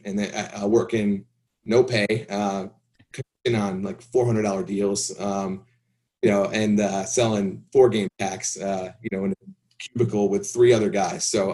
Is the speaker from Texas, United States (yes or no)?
no; Springfield, Massachusetts, United States; I'm from Western Massachusetts. It's the Springfield area, kind of the cow country that everybody forgets about.